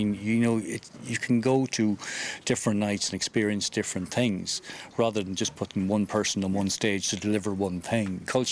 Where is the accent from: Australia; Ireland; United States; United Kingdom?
Ireland; Connacht; now in Limerick, Ireland; I'm from Mayo, I'm from the country of Mayo